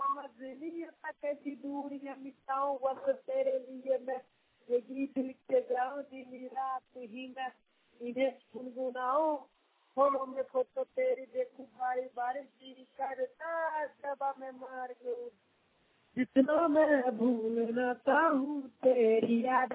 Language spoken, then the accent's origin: Hindi; Bihar, India; राज्य घर तिलखा, जिला समस्तीपुर का निवासी हूँ।